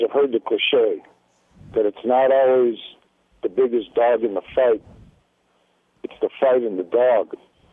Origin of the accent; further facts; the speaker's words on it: San Clemente, California, United States; San Clemente.